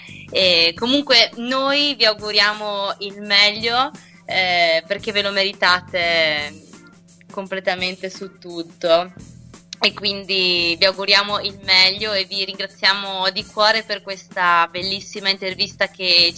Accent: Trentino-Alto Adige, Italy; magari anche qua dalle mie parti, magari in Trentino

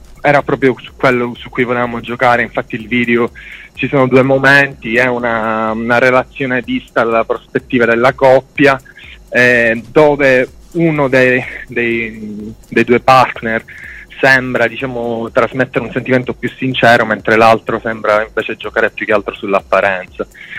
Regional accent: Palermo, Sicily, Italy; now in Bologna, Italy; siamo stanziati a Bologna, anche se io in realtà sono originario di Palermo.

